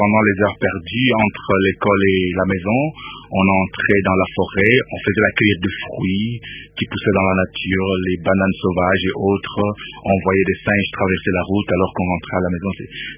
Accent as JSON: {"language": "French", "region": "Kinshasa", "country": "DR Congo", "tie": "born or raised there", "also_born_or_lived": "Kasai", "said": "Donc, je suis né au Kasaï, mais je suis resté à peine 3-4-5 mois, et puis je devais rejoindre Kinshasa avec ma mère pour venir rester avec mon père."}